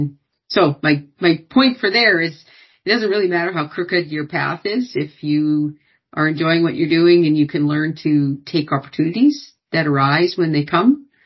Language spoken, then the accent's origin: English; Western Canada, Canada; So I'm originally from Canada, grew up in Western Canada on a mixed poultry, cattle and row crop.